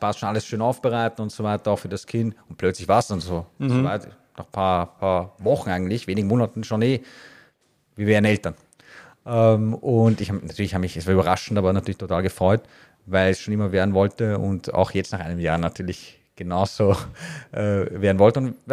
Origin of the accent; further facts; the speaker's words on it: Austria; Ich bin Österreicher, aber auch mit iranischen Wurzeln.